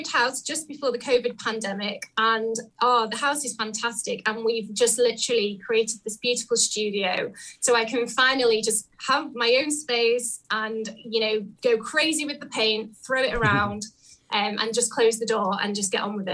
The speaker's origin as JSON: {"language": "English", "region": "Wales", "country": "United Kingdom", "said": "So I am from South Wales in the UK."}